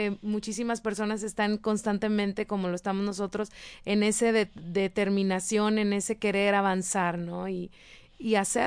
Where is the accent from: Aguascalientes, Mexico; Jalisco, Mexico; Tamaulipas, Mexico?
Tamaulipas, Mexico; now in Monterrey, Mexico; Yo lo experimenté del tiempo que yo tengo acá en Monterrey, que ya lo había compartido, que soy de Tamaulipas.